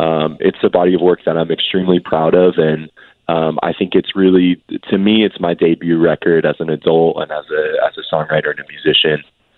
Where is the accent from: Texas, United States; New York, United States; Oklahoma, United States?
Oklahoma, United States; Yeah, I'm from Oklahoma, so usually I just have a case of Jack Daniels with me at all times.